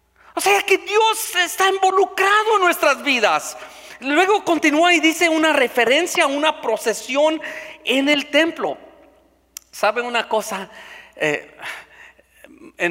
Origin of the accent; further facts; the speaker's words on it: California, United States; now in Minnesota, United States; Yo vengo del sur de California, ya vivo en Minnesota.